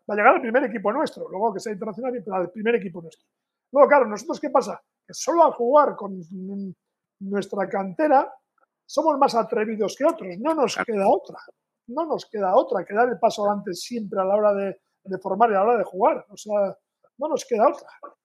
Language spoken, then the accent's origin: Spanish; Ondarroa, Basque Country, Spain; que yo soy de Ondarroa